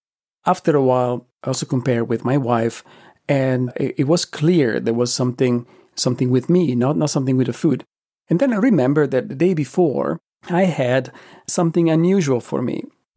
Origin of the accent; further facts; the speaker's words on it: Italy; Though growing up in Italy, I did have pine nuts frequently in pesto, in strudel, and in other preparations, and I never noticed anything strange.